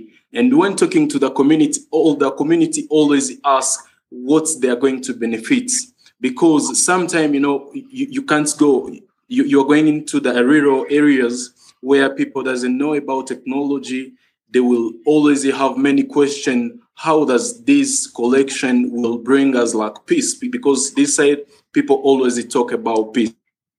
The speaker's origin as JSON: {"language": "English", "country": "DR Congo", "said": "I'm from Congo, Democratic Republic of Congo."}